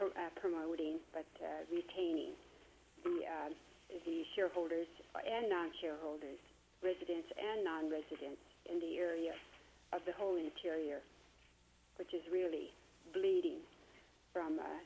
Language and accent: English; Rampart, Alaska, United States; now in Fairbanks, United States; I was born and raised in Rampart, Alaska, which is located on the Yukon River, very close to Minto and the Elliott Highway.